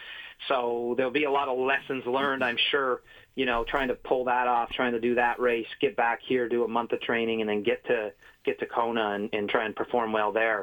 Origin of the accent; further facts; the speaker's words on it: Canada; especially, you know, as a Canadian and as an Ironman